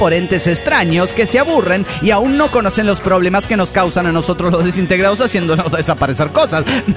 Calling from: Guadalajara, Jalisco, Mexico; de Guadalajara, Jalisco, México.

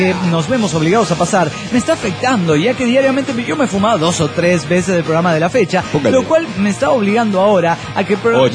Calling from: Lima, Peru; de Lima, Perú, chicos.

